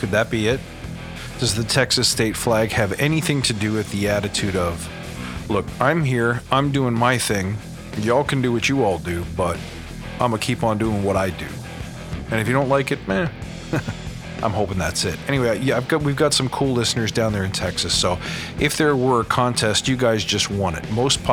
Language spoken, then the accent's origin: English; Canada; In fact, I'm Canadian